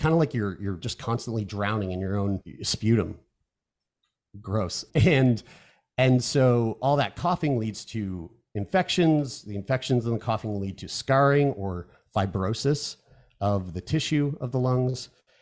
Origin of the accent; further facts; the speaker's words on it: Newfoundland and Labrador, Canada; We're all from Newfoundland.